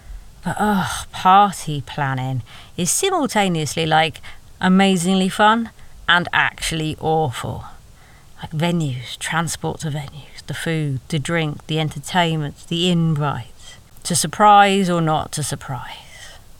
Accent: United Kingdom; Talking of the weather, and being British, it is a talent I possess

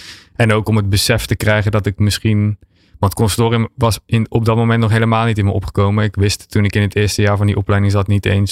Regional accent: Rijsbergen, North Brabant, Netherlands; ik ging op drumles in Rijsbergen. Dat is het dorpje waar ik opgegroeid ben.

